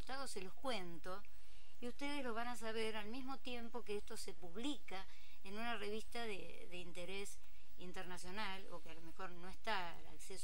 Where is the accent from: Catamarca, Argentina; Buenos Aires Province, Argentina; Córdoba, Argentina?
Buenos Aires Province, Argentina; Mercedes; now in La Plata, Argentina; Me vine desde Mercedes, provincia de Buenos Aires.